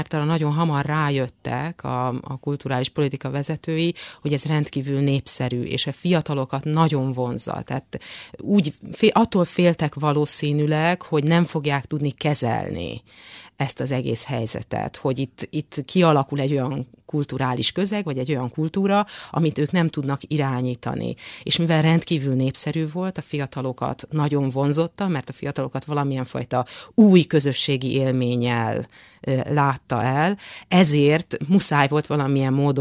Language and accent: Hungarian; Hungary; Igen, hát ugye én a 70-es években születtem, úgyhogy én azért a kádári Magyarországot csak gyerekként tapasztaltam meg